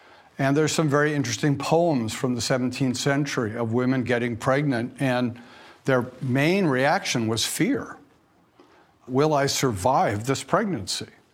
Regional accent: California, United States; As a Californian, I know all about worrying about rain not coming.

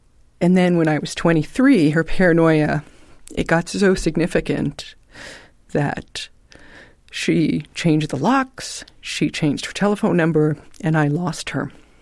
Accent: New York, United States; But I'm a New Yorker, and swearing, for example, is like a nervous tic for me.

